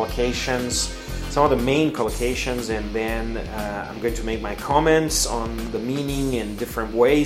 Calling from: Porto Alegre, Rio Grande do Sul, Brazil; English is a second language

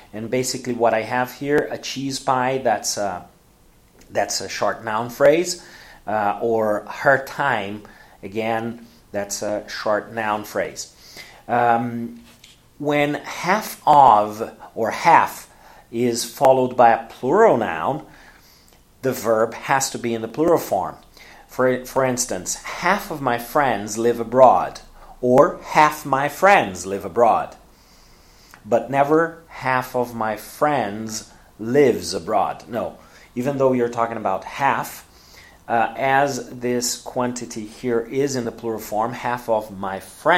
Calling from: Porto Alegre, Rio Grande do Sul, Brazil; English is a second language

